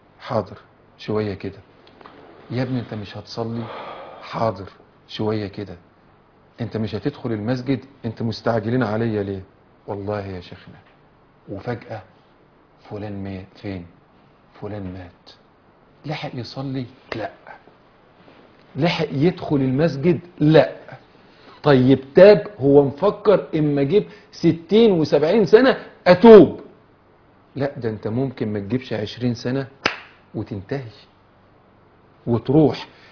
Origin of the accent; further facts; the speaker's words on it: Damietta, Damietta Governorate, Egypt; عندنا في دمياط